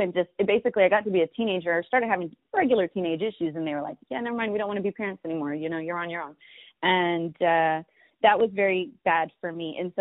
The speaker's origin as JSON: {"language": "English", "town": "Napa", "region": "California", "country": "United States", "tie": "born or raised there", "said": "But growing up in Napa was a very interesting"}